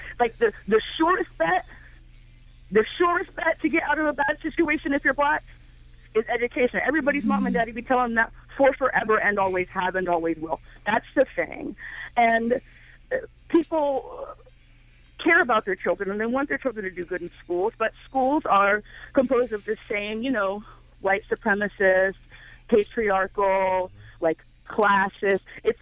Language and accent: English; Virginia Beach, Virginia, United States; now in Portland, United States; I'm not from Portland. I've been here 10 years. I'm from the South. I'm from Virginia Beach, Virginia, heavily military, it's heavily military.